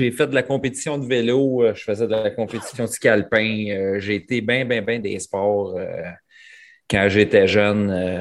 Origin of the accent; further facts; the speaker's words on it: Repentigny, Quebec, Canada; also born or lived in Pointe-aux-Trembles; Je suis né à Repentigny. Moi, à Repentigny, je suis né là. Les premières années de ma vie, j'habitais à Pointe-aux-Trembles. Puis après ça, mes parents ont acheté une maison à Repentigny.